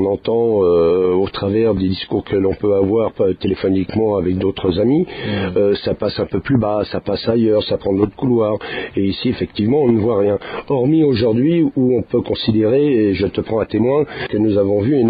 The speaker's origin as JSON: {"language": "French", "town": "Paris", "region": "Île-de-France", "country": "France", "said": "je viens de Paris, je vis quotidiennement dans les embouteillages"}